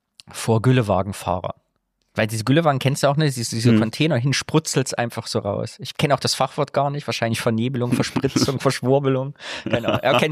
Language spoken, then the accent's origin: German; Thuringia, Germany; ich komme ja aus dem Mittelgebirge, Thüringen, weil viel Landwirtschaft